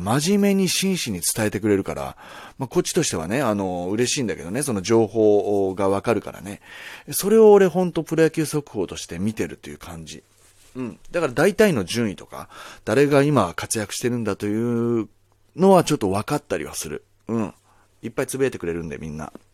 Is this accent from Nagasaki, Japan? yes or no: yes; Nagasaki, Japan; 長崎出身なんで、俺が